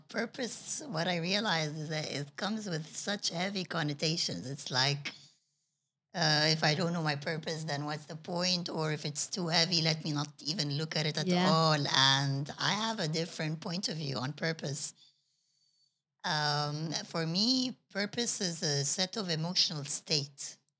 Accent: Abu Dhabi, United Arab Emirates; I used to live in Abu Dhabi and born and raised in Abu Dhabi, going down the seafood market with my friends.

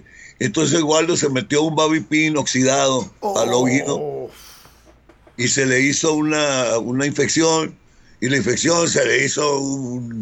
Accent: Tijuana, Baja California, Mexico; born there; also born or lived in Mexico City; Tengo 25 años viviendo en la casa que nací aquí en Tijuana.

